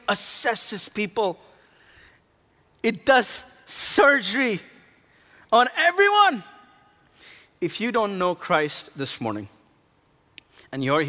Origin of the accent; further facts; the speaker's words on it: India; my beautiful wife, who is obviously from America, and I am Indian, if you didn't know already.